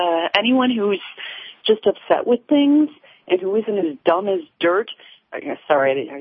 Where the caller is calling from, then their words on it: Ithaca, New York, United States; Hi. Well, I'm calling from the Twilight Zone here. Rod Sterling is from here.